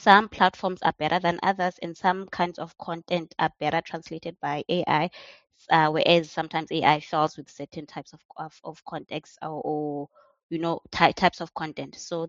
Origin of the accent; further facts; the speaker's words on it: South Africa; first language Xhosa; English is a second language; that even with isiXhosa, that is my mother tongue, the way it's spoken in the urban areas is different compared to rural areas.